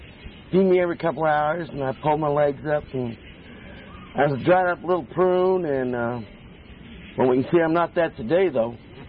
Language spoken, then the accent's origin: English; Long Beach, California, United States; I grew up on the wharfs and the piers and went fishing. I was born in Long Beach, California. Nobody else from Long Beach?